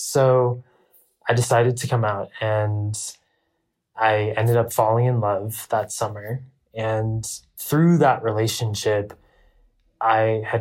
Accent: India; The first is me being Indian. The Indian culture is a culture full of taboos.

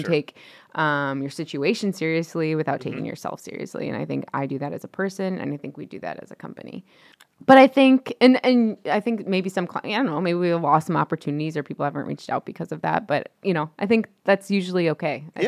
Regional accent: Midwest, United States; now in Houston, United States; I mean, I grew up in the Midwest, so I was just so happy to be out of the snow and the monotonous gray skies, and still am.

